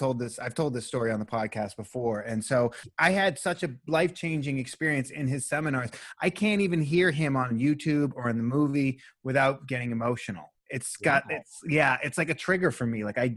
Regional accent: Boston, Massachusetts, United States; So am I. I'm from Boston.

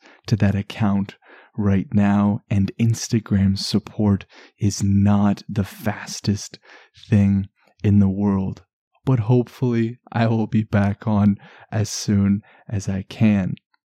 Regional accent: Canada; I am from Canada

